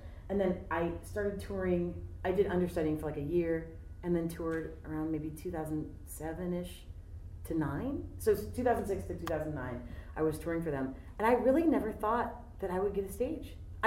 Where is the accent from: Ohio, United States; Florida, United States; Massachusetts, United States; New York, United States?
Ohio, United States; I come here from Ohio, yep.